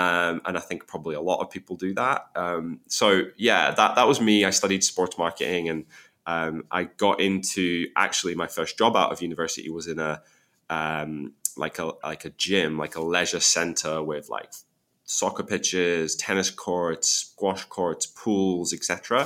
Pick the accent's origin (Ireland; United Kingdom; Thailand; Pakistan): United Kingdom; Berwick-upon-Tweed, North East England; So I grew up in Northumberland, which is in England. It's the most northern county in England. And not only that, I grew up in the most northern town in England, which is called Berwick-upon-Tweed.